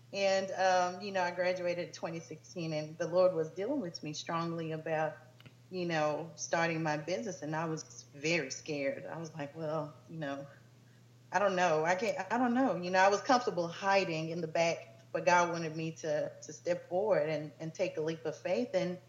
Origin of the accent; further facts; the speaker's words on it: Zimbabwe; moved away; I'm from Zimbabwe.